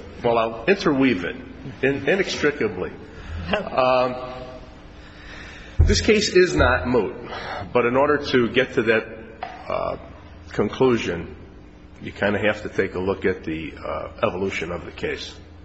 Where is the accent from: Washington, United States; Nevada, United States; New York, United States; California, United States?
Nevada, United States; Las Vegas; I'm an attorney from Las Vegas, Nevada.